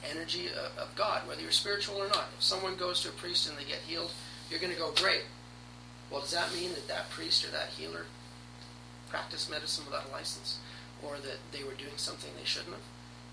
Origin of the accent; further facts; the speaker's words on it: Canada; as a Canadian, if I move to the States, it's going to affect me as an American.